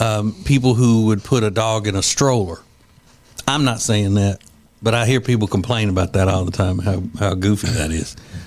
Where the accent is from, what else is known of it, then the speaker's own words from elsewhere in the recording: Louisiana, United States; And then growing up in Louisiana, there's so many political things that are just like a circus.